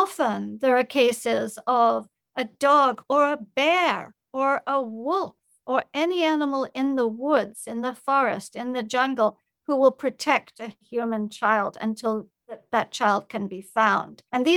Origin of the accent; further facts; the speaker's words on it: India; I grew up in India